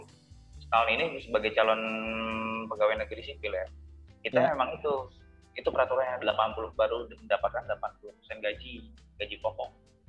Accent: Jakarta, Indonesia; ninggalin keluarga di sini, di domisili asal gue, Jakarta.

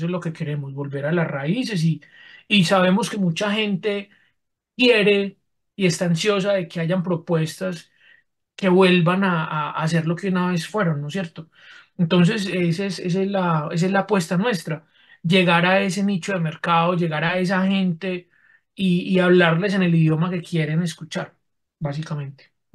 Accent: Colombia; qué lamentable, qué vergonzoso para nosotros como colombianos haber sufrido por culpa de estos bandidos.

